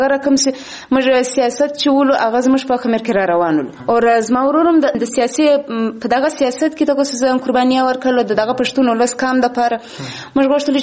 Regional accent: Quetta, Balochistan, Pakistan; زما پیدایش چې دی په کوټه کې دی، دلته اور په 1980 کې 15 تاریخ د مارچ کې زه پیدا شوی په کوټه کې یم.

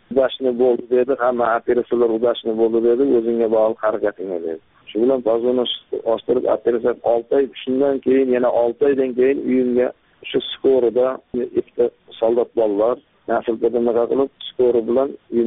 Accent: Zomin, Jizzakh Region, Uzbekistan; born there; 1970-yilda Jizzax viloyati Zomin tumanida tug'ilganman.

